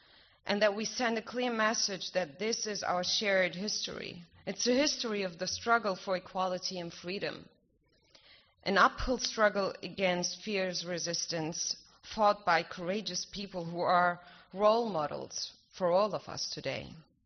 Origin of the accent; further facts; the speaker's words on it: Berlin, Germany; because Berlin, it's not only, as I said, my hometown, it's the city of history and the city of freedom.